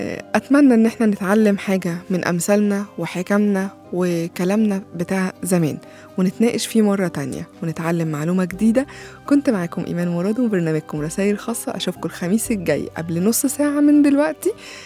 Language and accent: Arabic; Egypt; احنا كشعب مصري بنحب نحدد بالتحديد كده